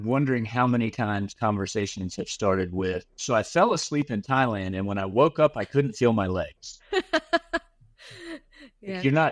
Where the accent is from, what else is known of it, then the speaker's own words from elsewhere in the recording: North Carolina, United States; the foreign missions program at the church where I grew up in North Carolina started